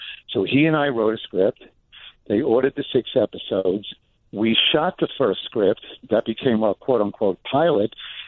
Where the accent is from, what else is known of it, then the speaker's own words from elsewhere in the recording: New York, United States; I'm from New York, and what I did was when I went to L.A. to do this show